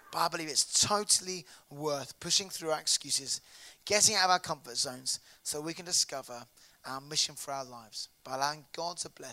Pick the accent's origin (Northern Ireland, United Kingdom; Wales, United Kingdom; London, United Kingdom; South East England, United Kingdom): South East England, United Kingdom; now in Brighton, United Kingdom; I guess I was brought up in Buckinghamshire, and when we do eat with together, it's kind of dinner parties.